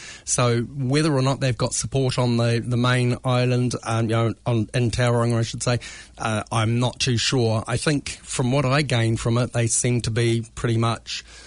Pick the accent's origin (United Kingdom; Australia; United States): Australia; Albany, Western Australia; I grew up in Albany when it was a country town.